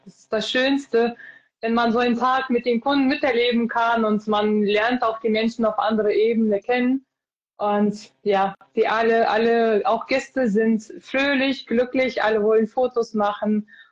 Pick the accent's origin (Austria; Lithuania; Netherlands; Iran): Lithuania; first language Lithuanian; German is a second language; meine Muttersprache ist Litauisch